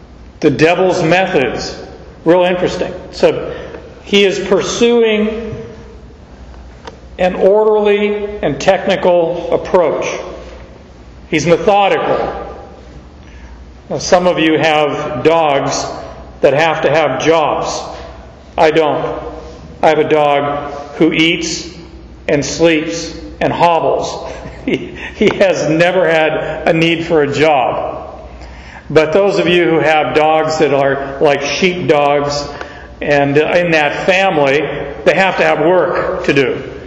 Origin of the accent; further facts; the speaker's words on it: Phoenix, Arizona, United States; I grew up in Arizona, and so my vocabulary about snow is very limited.